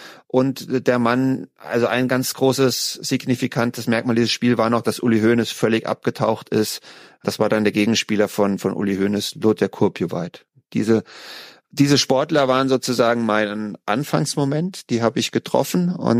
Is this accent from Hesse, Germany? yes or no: yes; Frankfurt, Hesse, Germany; Und ich komme aus Frankfurt